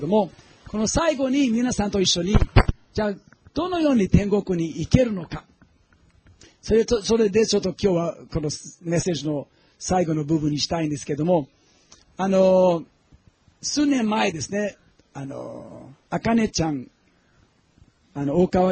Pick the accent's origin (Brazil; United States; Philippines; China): Brazil; ブラジルはこのカトリックの背景が強いから、僕はブラジルで育ちましたんですけども